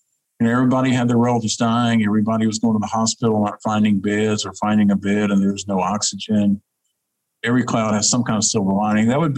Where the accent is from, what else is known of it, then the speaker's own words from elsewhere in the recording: Huntsville, Alabama, United States; when I was growing up in Huntsville, it was a very international town. There were people from all over the world there.